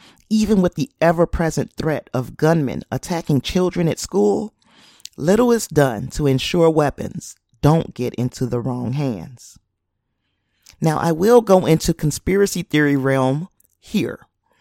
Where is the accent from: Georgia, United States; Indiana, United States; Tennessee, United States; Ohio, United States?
Indiana, United States; This is where lax laws in other states come into play, namely my home state of Indiana.